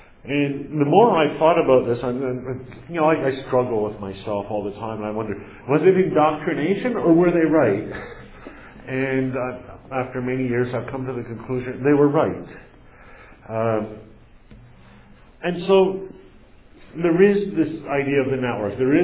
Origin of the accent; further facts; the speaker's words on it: Metcalf, Ontario, Canada; I grew up in Metcalf, Ontario, small farm town, South Ottawa, population 500.